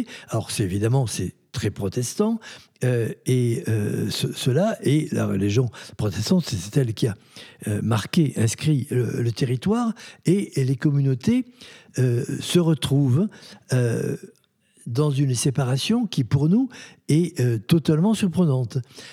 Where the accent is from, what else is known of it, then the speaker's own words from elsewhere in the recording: France; also born or lived in United States; avoir fait des études aux États-Unis et donc avoir vécu en tant que petit Français un espace-temps qui est complètement différent du nôtre.